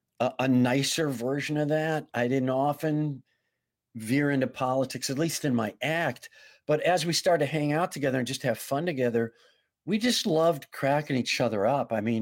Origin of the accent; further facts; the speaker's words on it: Wisconsin, United States; also born or lived in Minneapolis, United States; I'm from the Midwest, of course, from Wisconsin, but I my comedy hometown is Minneapolis.